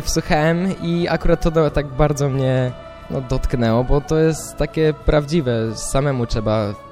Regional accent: Bralin, Greater Poland Voivodeship, Poland; Z Bralina, z parafii Świętej Anny w Bralinie.

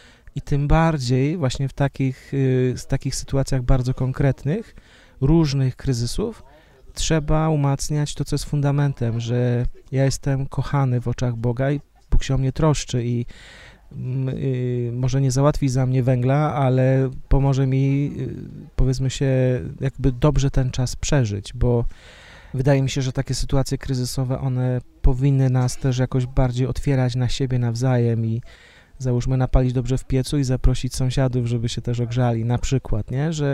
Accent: Wieruszów, Łódź Voivodeship, Poland; also born or lived in Węglewice; now in Kępno, Poland; ja pochodzę z Wieruszowa, znaczy urodziłem się i powiedzmy wczesne dzieciństwo spędziłem w Węglewicach

